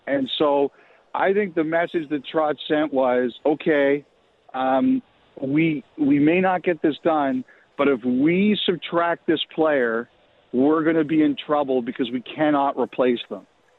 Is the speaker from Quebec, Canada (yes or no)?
no; Toronto, Ontario, Canada; I grew up in Toronto